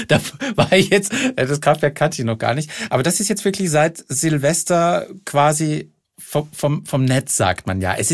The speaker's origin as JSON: {"language": "German", "country": "Austria", "said": "ich komme aus Österreich."}